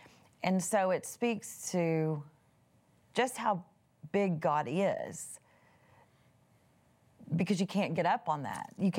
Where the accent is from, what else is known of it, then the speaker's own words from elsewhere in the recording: Texas, United States; I was raised in East Texas, you know, you don't tell your weight, and you sure don't stand in half-naked clothes on national television.